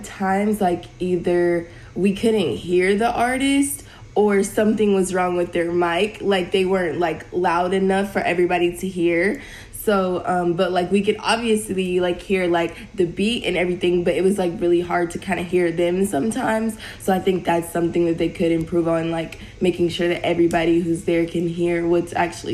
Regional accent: Atlanta, Georgia, United States; I'm from Atlanta, Georgia, and give me a beat.

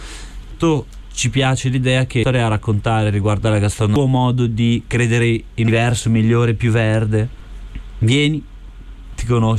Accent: Bologna, Emilia-Romagna, Italy; io sono di Bologna

